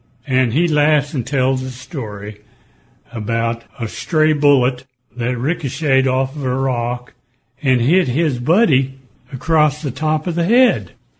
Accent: Tulsa, Oklahoma, United States; So anyway, I grew up in Tulsa, living next to my grandmother. My family had five boys and one girl. We all went to Central High School.

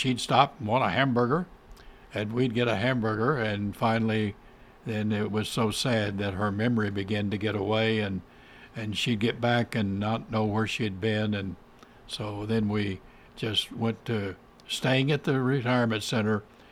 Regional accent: Big Cabin, Oklahoma, United States; I was born in Vinita, Oklahoma. I always say Big Cabin, Oklahoma, but in the hospital in Vinita, Oklahoma, 1933.

